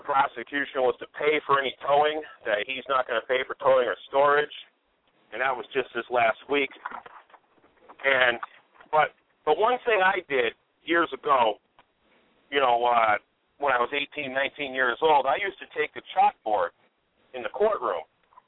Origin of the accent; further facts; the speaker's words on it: Massachusetts, United States; You know, we're from Massachusetts.